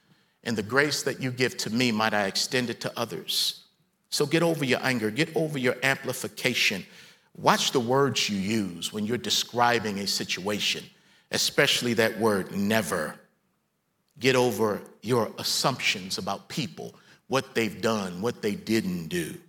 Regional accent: Baltimore, Maryland, United States; now in Nashville, United States; Now, I grew up down the road. I was born and raised in Baltimore. My family moved to the county when I was about 11 years old, and I got introduced to house parties.

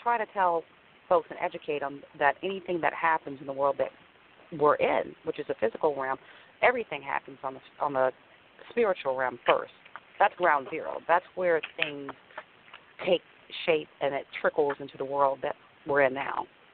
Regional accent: Goldsboro, North Carolina, United States; I'm from Goldsboro, North Carolina, and pretty much, you know, that's where I actually grew up.

